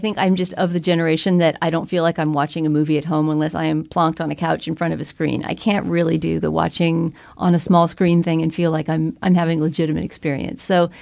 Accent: Texas, United States; I'm from Texas and have never had a Texas accent. And I think one of the first things that people almost always say to me when they hear I'm from Texas is, but you don't have a Texas accent.

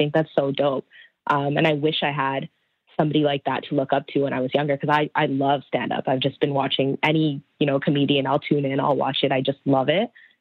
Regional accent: Toronto, Ontario, Canada; we're all from Toronto, we're Asians growing up here. A lot of us are first generation Canadians.

